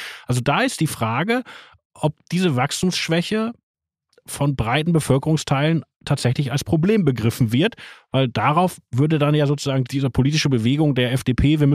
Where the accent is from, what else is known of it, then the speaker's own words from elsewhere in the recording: North Rhine-Westphalia, Germany; ich komme aus dem Ruhrgebiet 80er Jahre.